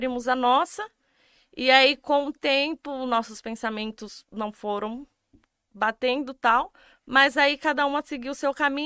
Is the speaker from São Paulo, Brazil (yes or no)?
yes; São Paulo, Brazil; born there; Então, gente, eu sou paulista mesmo, nasci lá...